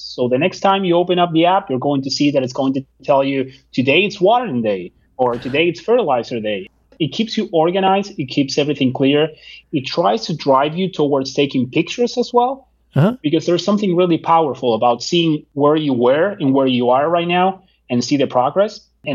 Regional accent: Argentina; English is a second language; now in United States; I'm from Argentina and I've traveled around the world.

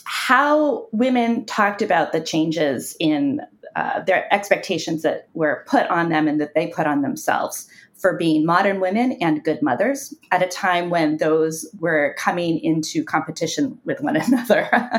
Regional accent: Illinois, United States; Cheeses that didn't exist when I was growing up in Southern Illinois. I am a Midwesterner.

